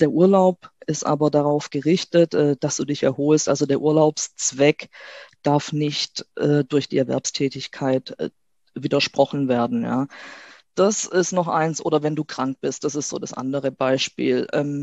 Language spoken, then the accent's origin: German; Stuttgart, Baden-Württemberg, Germany; Also, ich meine, wie gesagt, ich komme aus Stuttgart.